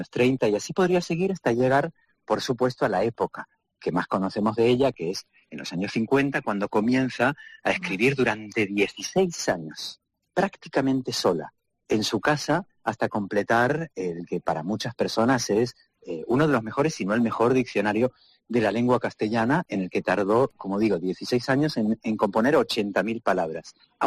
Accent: Buenos Aires, Argentina; se va precisamente a Buenos Aires, que es mi ciudad natal

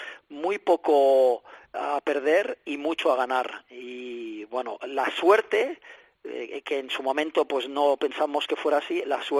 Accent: Badalona, Catalonia, Spain; yo soy de Badalona, criado en la peña

